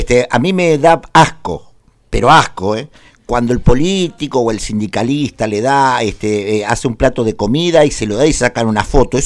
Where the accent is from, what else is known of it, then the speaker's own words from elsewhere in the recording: Argentina; porque viste que somos raros los argentinos